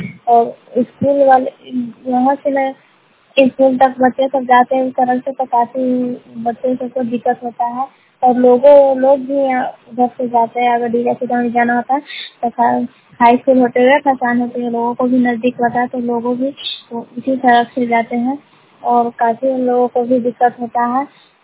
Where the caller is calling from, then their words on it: Shahbazpur, India; मैं रिपोर्टर … सहारनपुर पंचायत से शहबाजपुर गाँव से बोल रही हूँ।